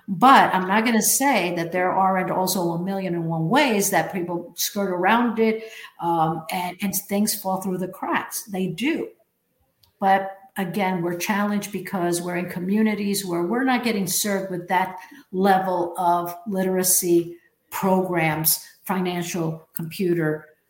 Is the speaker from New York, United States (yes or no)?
yes; New York, United States; I don't want to comment because I'm from New York, you're in Florida, every state is different